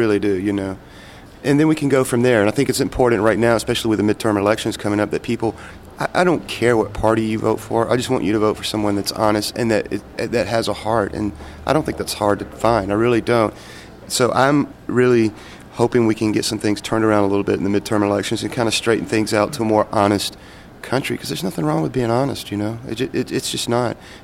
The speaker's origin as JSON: {"language": "English", "region": "the South", "country": "United States", "said": "Because we're from the South, so it's a very smothered type religion there, if you know what I mean"}